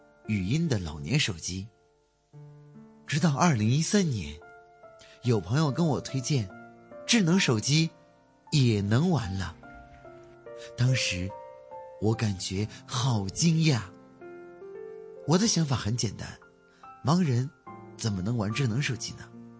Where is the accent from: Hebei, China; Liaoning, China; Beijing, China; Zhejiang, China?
Hebei, China; Handan; 我来自河北邯郸，